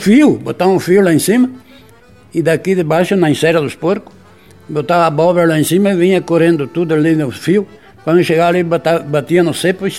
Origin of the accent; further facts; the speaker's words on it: Itatiba do Sul, Rio Grande do Sul, Brazil; born there; Itatiba do Sul.